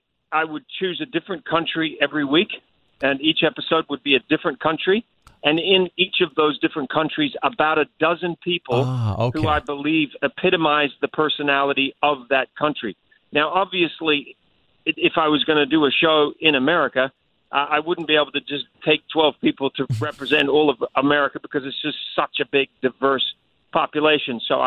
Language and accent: English; New Zealand; I chose New Zealand because I'm from New Zealand